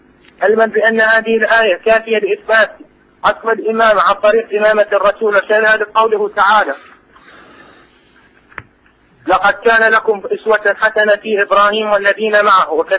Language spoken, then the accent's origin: Arabic; Iraq; لا من العراق.